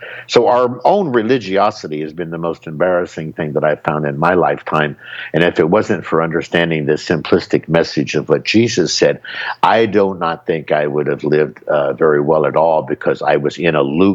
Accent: United States; now in Negril, Jamaica; Now, of course, I live in Negril, Jamaica, and I'm from America, okay? My life is from America.

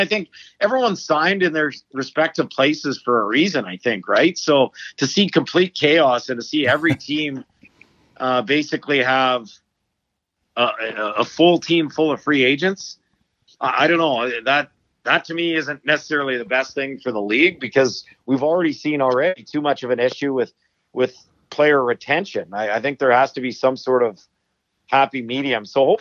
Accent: Edmonton, Alberta, Canada; Maybe in the 80s and 90s when I grew up in Edmonton

